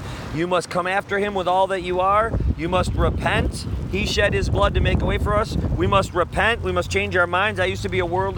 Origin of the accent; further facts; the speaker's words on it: Wisconsin, United States; also born or lived in Chicago area, Illinois; Originally from Wisconsin, yeah.